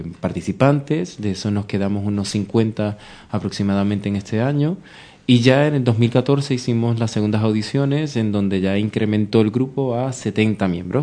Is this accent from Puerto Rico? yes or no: yes; Puerto Rico; tengo familia en Boston, soy puertorriqueño y siempre iba a los veranos y las navidades a ver a mi familia.